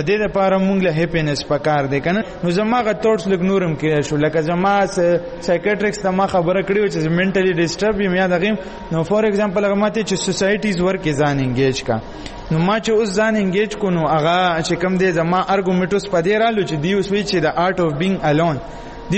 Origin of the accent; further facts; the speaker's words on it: Peshawar, Khyber Pakhtunkhwa, Pakistan; زه ایف سی کالج کې سبق ویم لاهور کې د پولیټیکل ساينس سټوډنټ یم د ایم فیل او زه د پېښور اوسیدونکی یم